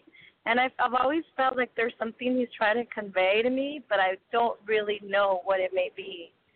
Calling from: California, United States; I'm calling from California.

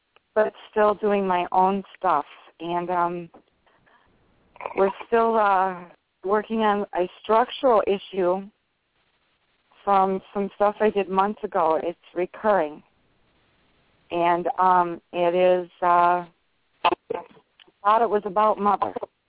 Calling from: Indiana, United States; from Indiana.

